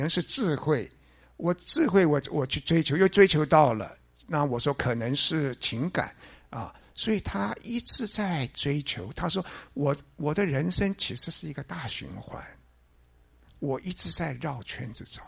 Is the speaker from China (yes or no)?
yes; China; 连我们中国人，以前要杀那个罪犯的时候是什么时候杀